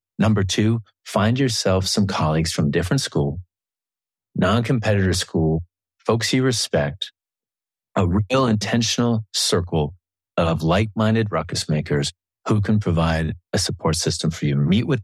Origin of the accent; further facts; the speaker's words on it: Minnesota, United States; I'm Minnesotan at the end of the day, you know, so we have a hard time speaking hard.